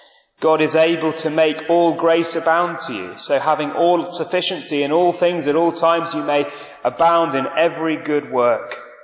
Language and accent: English; Manchester, North West England, United Kingdom; I grew up in Manchester